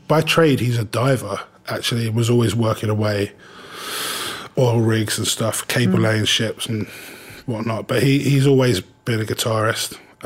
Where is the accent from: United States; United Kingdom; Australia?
United Kingdom; Uckfield, South East England; where we grew up in Uckfield is pretty close to Brighton, close to a place called Seaford